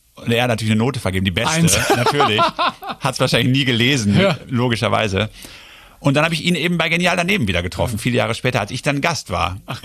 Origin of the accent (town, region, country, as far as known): Germany